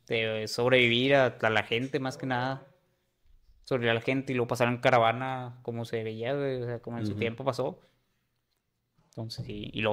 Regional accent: Venezuela; Somos de Venezuela

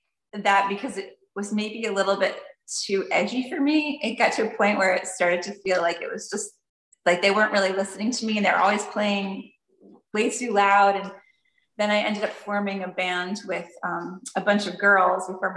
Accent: United States; So it was, for me as an American, where everything is pretty new, it was amazing to go to Europe and feel all the history.

